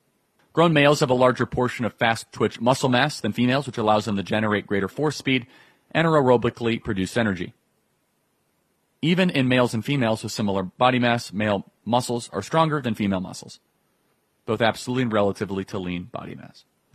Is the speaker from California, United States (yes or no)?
no; Chicago, Illinois, United States; I'm from Chicago. We don't have any of this stuff.